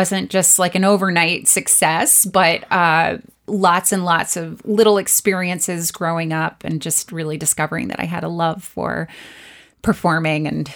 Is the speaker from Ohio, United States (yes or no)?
yes; Columbus, Ohio, United States; So and I grew up in Columbus, Ohio.